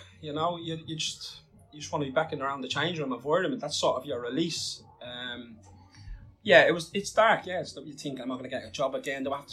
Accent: Dublin, Leinster, Ireland; I'm brought up in inner city Dublin. Yeah. You know, I'm from the Dublin 8 area.

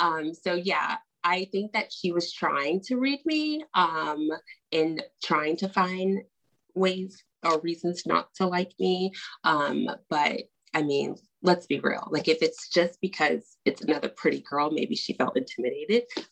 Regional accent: United States; I grew up on the Potomac.

